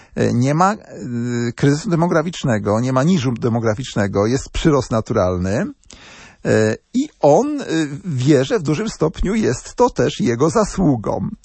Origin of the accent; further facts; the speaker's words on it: Wschowa, Lubusz Voivodeship, Poland; Ja pochodzę ze Wschowy, z diecezji zielonogórsko-gorzowskiej.